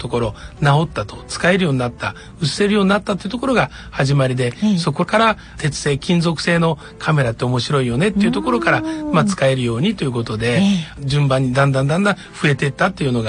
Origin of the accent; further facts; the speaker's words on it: Ichinomiya, Aichi, Japan; 尾張一宮になります。